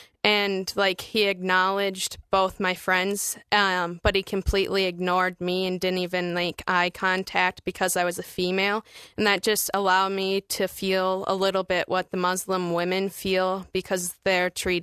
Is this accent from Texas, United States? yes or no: no; Wisconsin, United States; I'm from Centerio, Wisconsin, and I'm 18 years old.